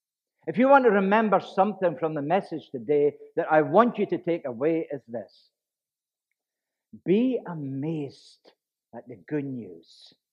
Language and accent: English; Portknockie, Scotland, United Kingdom; But the village I grew up in Portnochy, and I grew up in a Christian home.